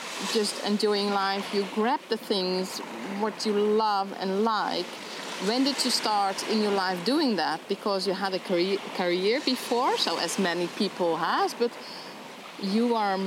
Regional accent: Netherlands; English is a second language; I'm from Holland.

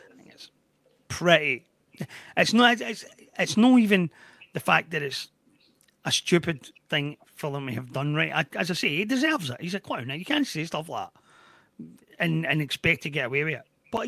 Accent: Scotland, United Kingdom; And it's almost as if Scottish football has just realised that our system is crap.

